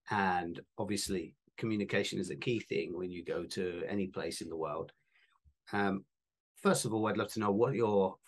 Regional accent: England, United Kingdom; We're both from Europe, both from England, of course, and both live in Europe.

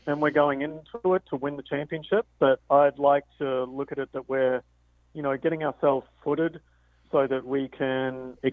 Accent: Australia; I'm Australian, so I'd really like to have him in the car.

